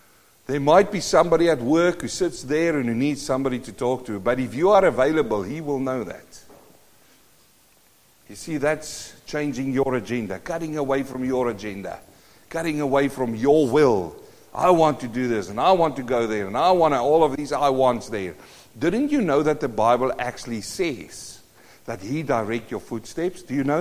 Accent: South Africa; I come from South Africa.

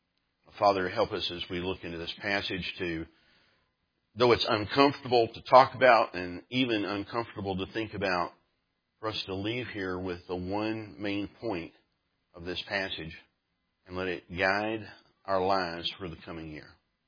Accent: Slaton, Texas, United States; I spent part of my days growing up in West Texas. And in Slayton, Texas, which is 16 miles south of Lubbock, there's nothing out there but flat cotton fields.

